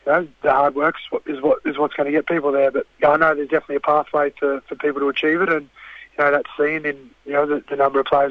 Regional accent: Bega, New South Wales, Australia; That's obviously where I grew up in Bega and played most of my football.

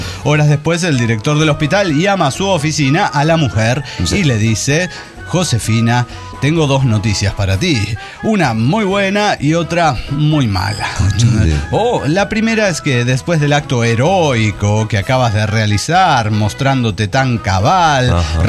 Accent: Málaga, Andalusia, Spain; de Málaga, España.

